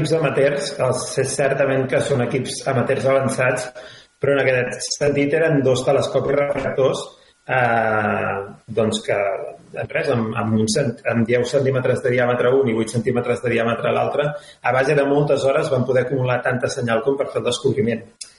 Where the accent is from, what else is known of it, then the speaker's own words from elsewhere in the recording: Vilassar de Mar, Catalonia, Spain; now in Prades, Spain; com a persona que vivia a la zona de Barcelona, no? Jo soc fill del Maresme, i amb la Georgina vam deixar-ho tot de Vilassar de Mar doncs, per emprendre a l'aventura del Parc Astronòmic de Prades, i ja farà gaire, aviat farà 10 anys.